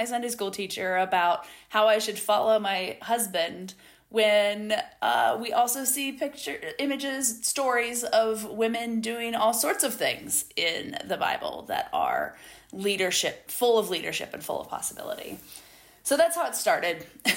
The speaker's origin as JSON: {"language": "English", "region": "Ohio", "country": "United States", "tie": "born or raised there", "said": "I was born and raised in Ohio. I am an Ohioan by, certainly by place and in part by heart, though I'm also a Southerner now because I've been living in the Southeast U.S. for over 20 years."}